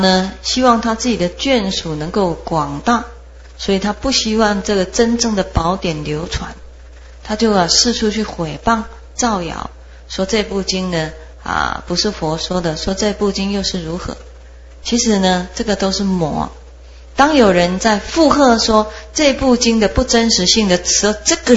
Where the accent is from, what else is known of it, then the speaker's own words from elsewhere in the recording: China; 那我们中国人叫中道，我们中国人是中时，所以中国人的时辰呢是十二个时